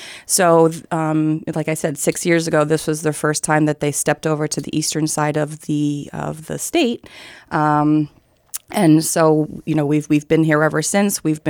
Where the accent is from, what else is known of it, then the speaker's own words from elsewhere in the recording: Mystic, Connecticut, United States; So I am born and raised in Mystic, Connecticut, and I have spent my career thus far in healthcare and specifically with geriatrics.